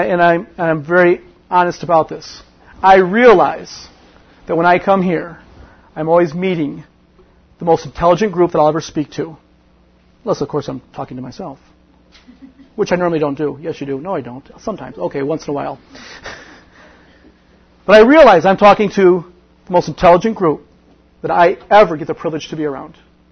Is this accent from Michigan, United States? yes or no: yes; Michigan, United States; Yes, I'm from Michigan. Michigan. Oh, how I hate Ohio State.